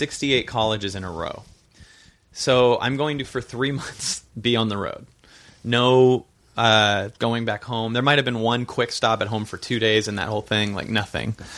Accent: Seattle, Washington, United States; I'm from Seattle, so there was a lot of me feeling this week.

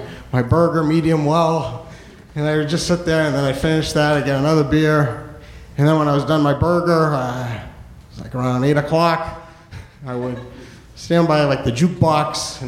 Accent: New Hampshire, United States; I am originally from New Hampshire. First 23 years of my life I spent in New Hampshire.

